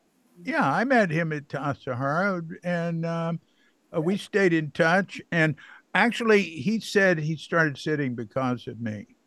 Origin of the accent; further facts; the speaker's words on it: Fort Worth, Texas, United States; I knew Ray very well, and I'm from Fort Worth.